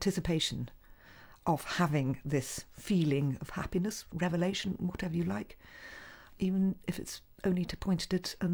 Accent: Midlands, United Kingdom; I think I was born homesick from the sea, though I come from the Midlands.

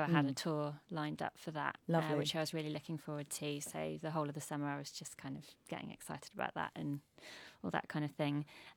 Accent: West Midlands, United Kingdom; now in London, United Kingdom; Because I grew up in Shropshire, there wasn't really much of anything going on compared to what it's like in London.

